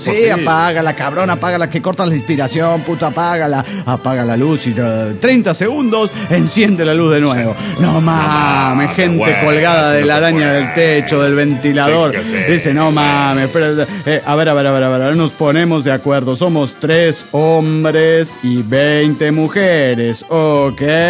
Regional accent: Zapopan, Jalisco, Mexico; de Zapopan, Jalisco, México.

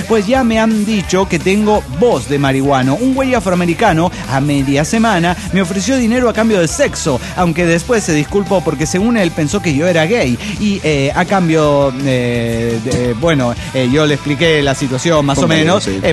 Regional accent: Teloloapan, Guerrero, Mexico; now in Phoenix, United States; yo tengo el superpoder de parecer de cualquier lugar menos de donde soy. Es decir, de Telolapán, Guerrero, México. Y he sido confundido aquí, estoy en el Gabacho, en Arizona, en Phoenix

